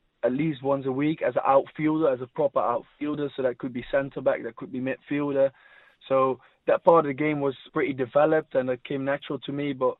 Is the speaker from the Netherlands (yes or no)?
yes; Netherlands; English is a second language; moved away; when I came from Holland, where we are a bit lower in our stance and etc., which you still sometimes find in my game a little bit